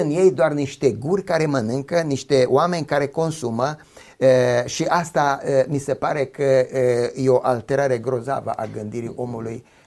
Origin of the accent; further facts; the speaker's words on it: Sâmbăteni, Arad County, Romania; La noi în sat, eu provin dintr-un sat din apropierea Aradului, din Sâmbăteni.